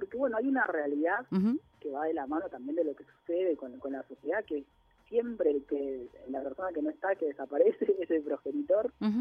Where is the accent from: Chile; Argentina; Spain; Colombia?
Argentina; Córdoba; yo soy de Córdoba